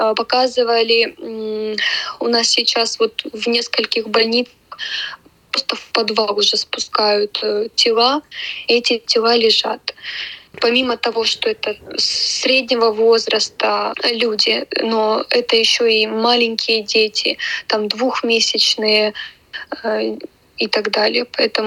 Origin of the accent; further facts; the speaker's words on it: Ukraine; moved away as an adult; now in Germany; Сейчас я нахожусь в Германии со своей мамой. Мы как беженцы с Украины.